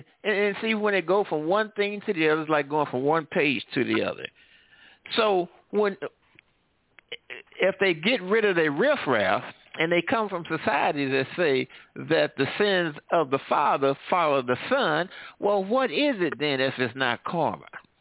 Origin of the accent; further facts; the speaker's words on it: St. Louis, Missouri, United States; I'm from St. Louis. I know what happened.